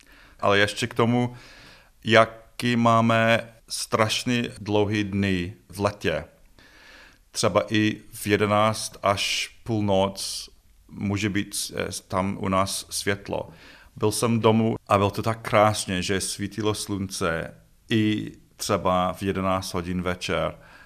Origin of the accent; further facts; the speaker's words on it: Scotland, United Kingdom; Czech is a second language; now in Czech Republic; pozor, já jsem ze Skotska, musíte být opatrný a všechny se smije.